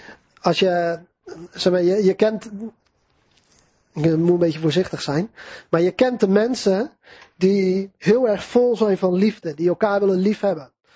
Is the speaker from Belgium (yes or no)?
no; Netherlands; wij zijn een beetje individualistisch als Nederlanders